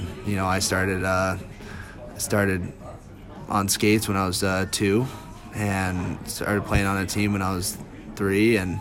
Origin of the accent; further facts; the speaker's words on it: Alaska, United States; I remember growing up in Alaska, and you know, my buddies and I, we get done with school or on the weekends